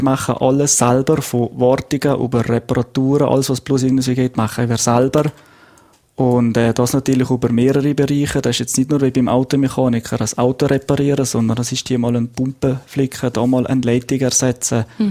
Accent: Glarus, Switzerland; born there; also born or lived in Central Switzerland / Eastern Switzerland / Zurich; Ich bin im Glarnerland geboren, Glarus selber. Bin dann hier im Kanton sind wir ein paar Mal umgezogen, nachher über die Innerschweiz, dann in die Ostschweiz gekommen.

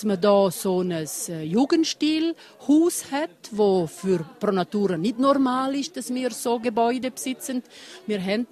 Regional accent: Graubünden, Switzerland; Und auch wenn ich als Bündnerin hierher komme, bin ich beeindruckt.

